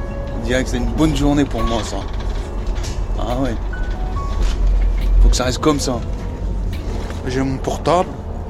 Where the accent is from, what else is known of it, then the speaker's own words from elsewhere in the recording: Lille, Hauts-de-France, France; also born or lived in Paris; De Lille. Je suis du Nord. Je suis parti de Lille, je suis parti sur Paris. J'habitais à Paris.